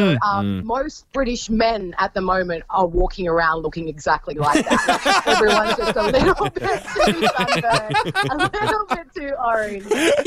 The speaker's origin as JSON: {"language": "English", "country": "Australia", "lives_now": "London, United Kingdom", "said": "I am obviously an Australian living in London with an Italian passport"}